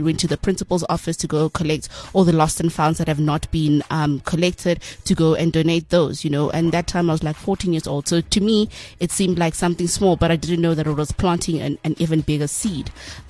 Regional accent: Boksburg, Gauteng, South Africa; So I'm originally from Boksburg in the East Rand.

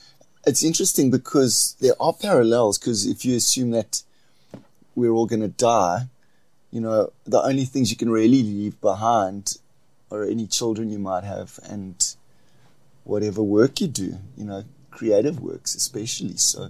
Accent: Port Elizabeth, Eastern Cape, South Africa; so I'm from the Eastern Cape, Port Elizabeth.

